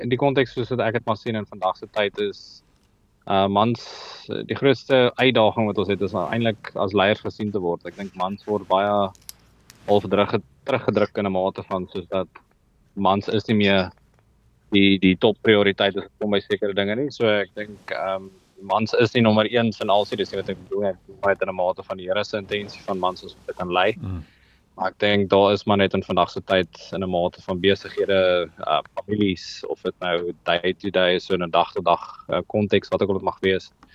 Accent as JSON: {"language": "Afrikaans", "town": "Pretoria", "region": "Gauteng", "country": "South Africa", "tie": "born or raised there", "moved": "as an adult", "lives_now": "Cape Town, South Africa", "said": "Ek is 'n jong man, ek is in my 33's. Ek is daarom nie te oud nie en ook nie te jonk nie. Maar ja, ek kom eintlik oorspronklik van Pretoria af waar ek groot geword"}